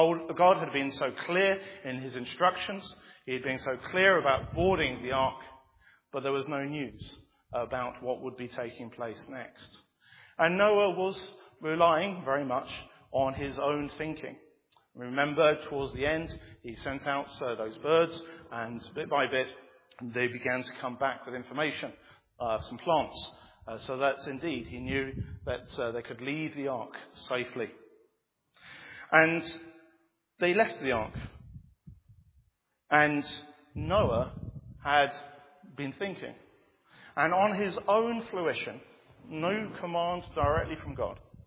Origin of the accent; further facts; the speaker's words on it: Bangladesh; I grew up in Bangladesh, and raining for 40 days and 40 nights is not an unusual thing.